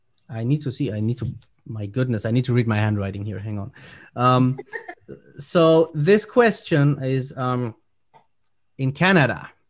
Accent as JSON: {"language": "English", "country": "Germany", "second_language": "English", "said": "as you guys know, I'm from Germany."}